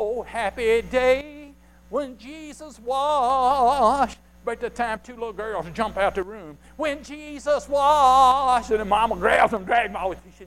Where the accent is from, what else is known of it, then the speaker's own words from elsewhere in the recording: Concord, Virginia, United States; I'm a country bumpkin from Concord, by the way. Yes, indeed. Born and bred in the state of Virginia, and I love Jesus.